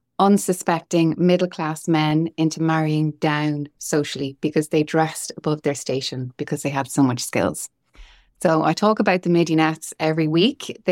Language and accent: English; Dublin, Leinster, Ireland; We have London, New York, Venice, Dublin, my hometown.